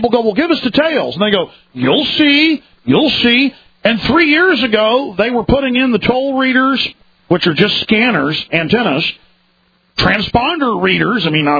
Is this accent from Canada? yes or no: no; Dallas, Texas, United States; Growing up in Dallas, I saw many roads that were tolls, not tolls anymore.